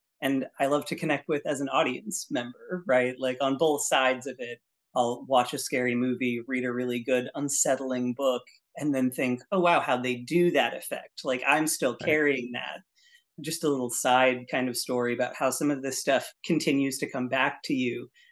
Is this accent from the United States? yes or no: yes; Appalachia, United States; the things that were normal as a child growing up in Appalachia the South